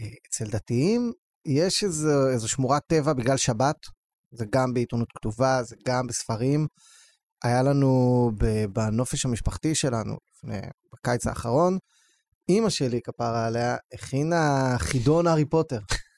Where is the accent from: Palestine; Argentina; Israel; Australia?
Palestine; West Bank; אני הייתי ילד באופרה, ציונות דתית, יהודה ושומרון